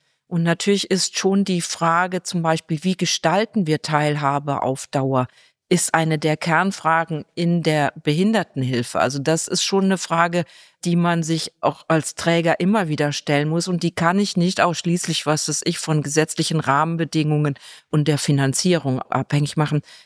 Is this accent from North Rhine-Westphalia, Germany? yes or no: yes; Cologne, North Rhine-Westphalia, Germany; als Kölnerin